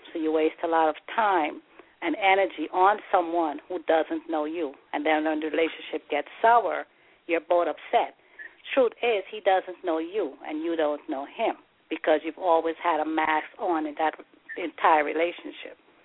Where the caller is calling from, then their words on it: Brooklyn, New York, United States; I'm calling from Brooklyn.